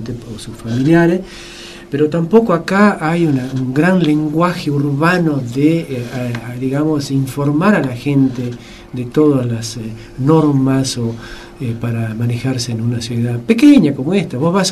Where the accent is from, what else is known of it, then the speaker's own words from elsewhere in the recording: Argentina; Entonces, que aparte somos argentinos también, lo que aprendemos de Capital.